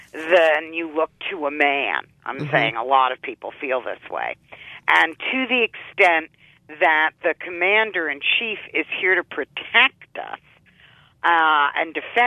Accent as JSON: {"language": "English", "region": "New York", "country": "United States", "said": "People forgot. I'm from New York, okay? I remember when Clinton ran for the Senate in 2000. And I'm from upstate New York now."}